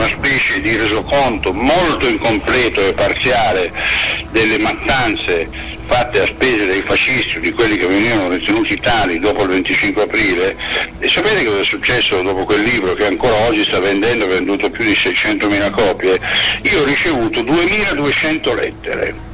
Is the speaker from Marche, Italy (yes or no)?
no; Casale Monferrato, Piedmont, Italy; born there; Sono nato in una città piemontese, Casale Monferrato